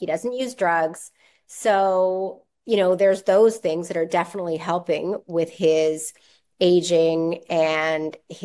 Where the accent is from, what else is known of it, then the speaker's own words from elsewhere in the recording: Canada; I mean, I'm a Canadian. I'm not an American.